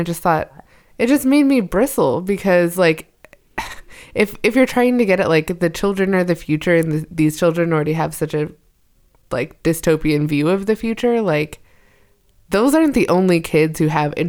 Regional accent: San Jose, California, United States; Yeah, sure was. So grew up in the heart of that culture.

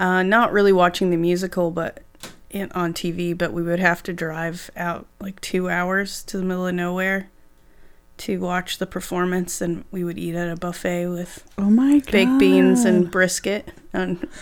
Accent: Bixby, Oklahoma, United States; Well, I grew up in Bixby, Oklahoma, which is like 20 minutes outside of Tulsa, so it was a small town.

